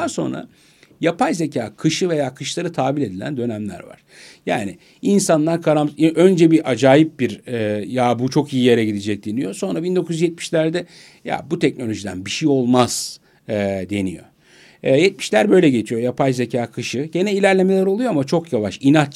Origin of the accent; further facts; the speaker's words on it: Istanbul, Turkey; born there; 1972 İstanbul doğumluyum.